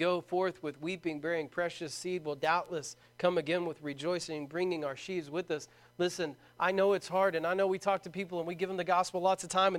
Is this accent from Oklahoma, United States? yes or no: yes; Braggs, Oklahoma, United States; growing up in Bragg's, Oklahoma is a unique experience.